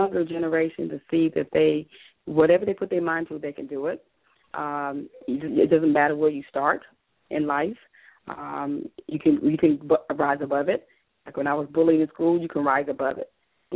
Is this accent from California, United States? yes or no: no; North Carolina, United States; Originally, I'm from North Carolina. I'm the youngest of six.